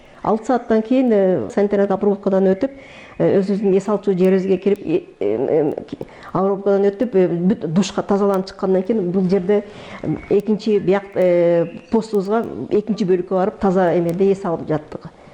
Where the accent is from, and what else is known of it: Batken, Batken Region, Kyrgyzstan; born or raised there